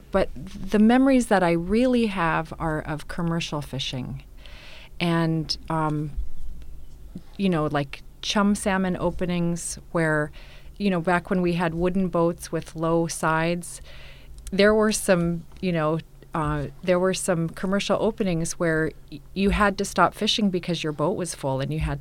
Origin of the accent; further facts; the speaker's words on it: Alaska, United States; And I was raised on the Kuskokwim, and that was the practice here as well.